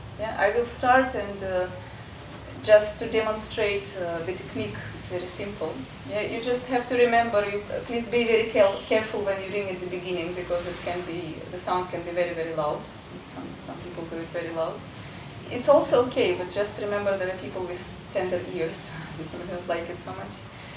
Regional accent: Belarus; now in India; I am Orvilian since 10 years. I'm originally from Belarus. I have a close connection to Russia.

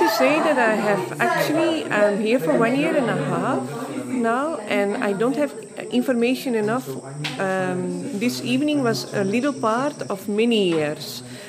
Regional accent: Belgium; I'm from Belgium. Yes.

